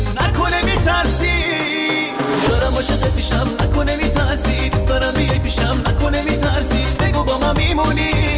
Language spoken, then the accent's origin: Persian; northern Iran, Iran; خودم شمالیم